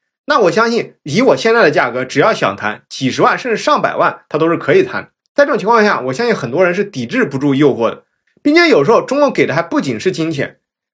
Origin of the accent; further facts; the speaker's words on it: China; 作为一个中国人，我们最该关注的是中国问题，而不是美国问题